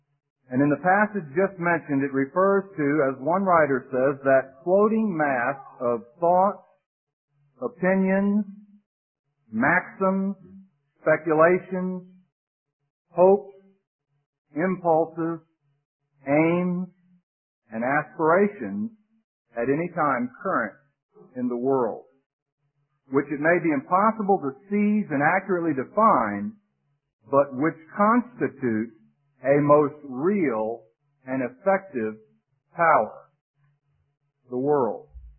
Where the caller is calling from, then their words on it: Green Cove Springs, Florida, United States; But I used to love to call people up north, and they'd say, "Where are you calling from?" And I'd say, "Green Cove Springs."